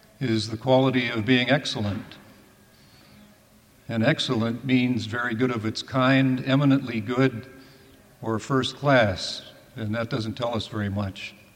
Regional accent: Tucson, Arizona, United States; I'm an architect from Tucson

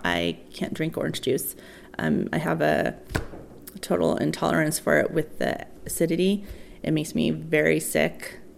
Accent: New Mexico, United States; I'm from New Mexico and I make a lot of foods with green chili in it.

